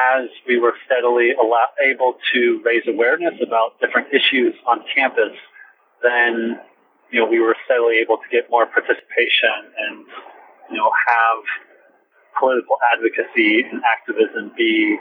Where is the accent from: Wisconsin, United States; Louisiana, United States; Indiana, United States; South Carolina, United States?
Indiana, United States; my time growing up in Indiana, in high school, in middle school, et cetera